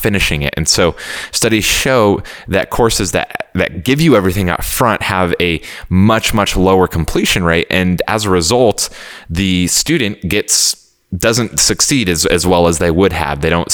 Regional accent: California, United States; I relocated from Texas back to California, where I'm from.

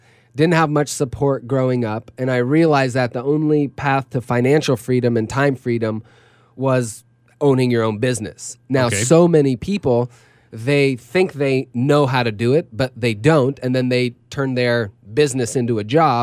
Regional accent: Canada; born there; They came to Canada. They immigrated from Russia to Canada. I was born in Canada

